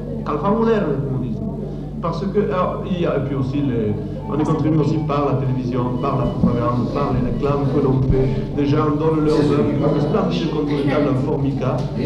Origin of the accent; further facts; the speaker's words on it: Occitanie, France; accent: Occitan; Notre accent, c'est pas l'accent méridien, c'est l'accent occitan, c'est l'accent de notre langue. Langue que tout le monde ici appelle patois